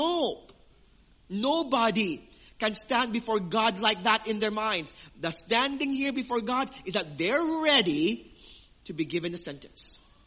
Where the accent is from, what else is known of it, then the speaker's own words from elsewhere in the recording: Iloilo City, Western Visayas, Philippines; there are a lot of sea merchants hailing from the Philippines. Especially in my hometown, Iloilo City.